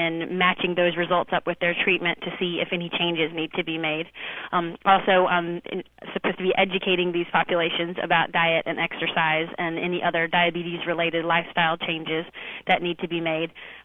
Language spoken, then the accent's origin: English; Greenville, South Carolina, United States; also born or lived in Naples; now in Alaska, United States; We both grew up in Greenville, South Carolina, but we actually moved from Southwest Florida in Naples